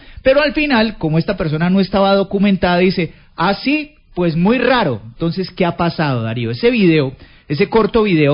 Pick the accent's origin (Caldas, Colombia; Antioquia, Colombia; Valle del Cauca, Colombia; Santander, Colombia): Valle del Cauca, Colombia; Cali; saber como caleños que tenemos control biológico en la ciudad